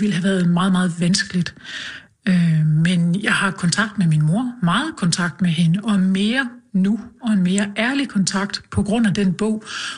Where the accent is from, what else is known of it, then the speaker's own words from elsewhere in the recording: Region of Southern Denmark, Denmark; jeg er fra Sydfyn, den der lidt underspillede sydfynske måde